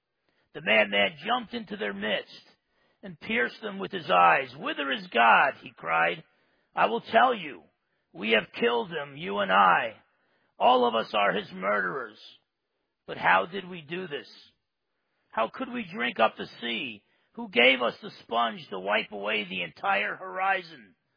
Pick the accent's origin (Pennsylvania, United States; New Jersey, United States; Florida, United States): New Jersey, United States; I'm from New Jersey, so originally, so the glass is always half empty, and it is leaking.